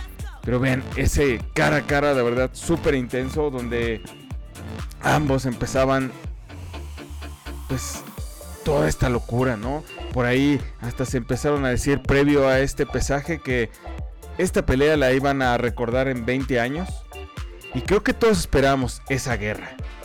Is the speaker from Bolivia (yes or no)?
no; Mexico; guerrero mexicano, sabemos que así somos los mexicanos